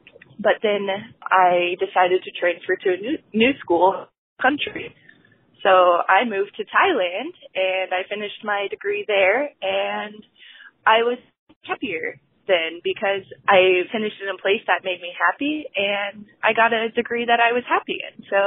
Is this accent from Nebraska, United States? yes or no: no; Kansas City, Missouri, United States; I'm from Kansas City.